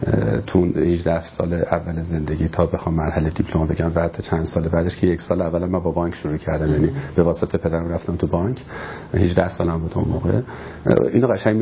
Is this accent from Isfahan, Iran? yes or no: no; Tehran, Tehran Province, Iran; 1150 تهران.